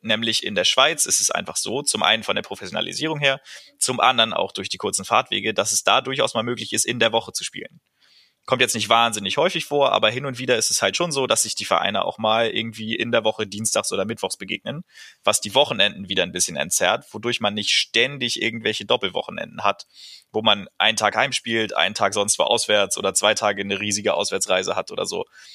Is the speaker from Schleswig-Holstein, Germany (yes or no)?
yes; Kiel, Schleswig-Holstein, Germany; aber ich komme ja aus Kiel